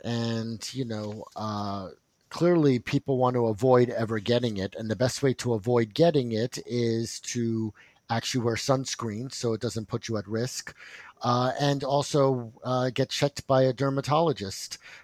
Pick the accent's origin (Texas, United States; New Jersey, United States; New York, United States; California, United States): New Jersey, United States; Because I'm from New Jersey. Is that why you think I wear short sleeves?